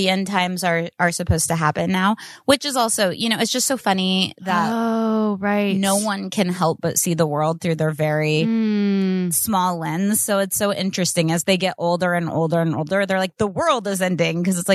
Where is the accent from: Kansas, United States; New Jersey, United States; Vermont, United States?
Kansas, United States; I'm from Kansas. It's kind of farmy, but no.